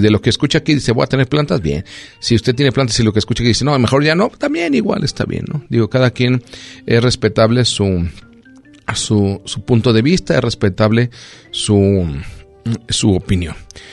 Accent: La Barca, Jalisco, Mexico; Yo recuerdo, estaba chico y había una vecina allá en La Barca, donde yo nací.

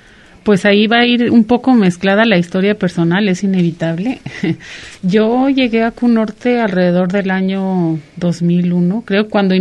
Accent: Colotlán, Jalisco, Mexico; en Colotlán simplemente no había opciones, y soy nativa de este lugar.

